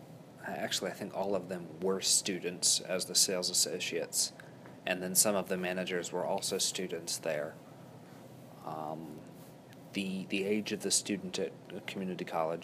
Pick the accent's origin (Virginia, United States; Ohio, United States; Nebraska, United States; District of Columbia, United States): Virginia, United States; Virginia Beach; I'm from Virginia Beach, Virginia.